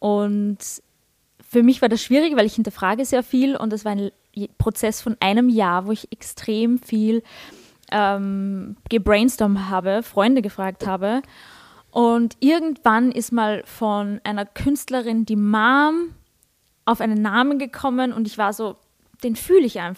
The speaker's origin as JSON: {"language": "German", "region": "Vienna", "country": "Austria", "said": "Ich bin aus Wien."}